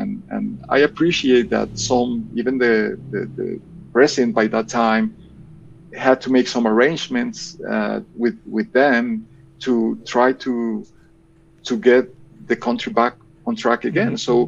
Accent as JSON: {"language": "English", "town": "Bogota", "region": "Bogotá", "country": "Colombia", "tie": "born there", "second_language": "English", "said": "As I said, like I was born in Bogota. Bogota is in the mountains"}